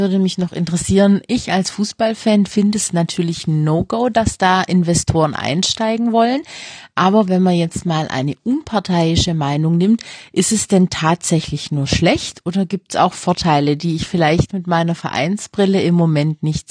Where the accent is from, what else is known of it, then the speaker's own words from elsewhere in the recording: Stuttgart, Baden-Württemberg, Germany; ich komme aus Stuttgart.